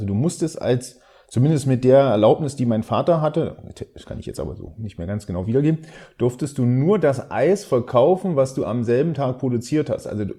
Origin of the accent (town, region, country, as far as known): East Germany, Germany